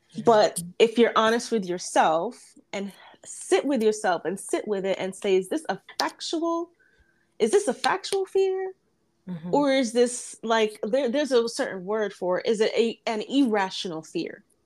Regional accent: New York, United States; because of being a New Yorker and working in Manhattan during September 11th and having that experience.

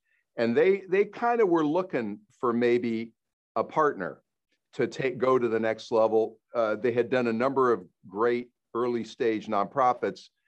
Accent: Kansas, United States; I really did not want to go to New York City. I grew up in Kansas. New York City scared me.

